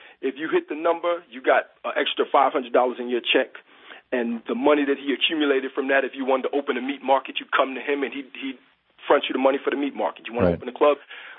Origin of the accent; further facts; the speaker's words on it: Brooklyn, New York, United States; You know, I'm from Brooklyn, New York. And I went to a school with predominantly white people until about second grade.